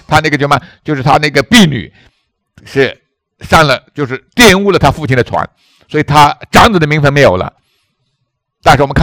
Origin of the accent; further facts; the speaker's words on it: China; 我们知道作为中国人哈，千百年来就是要么崇拜权柄，要么就是什么挑战权柄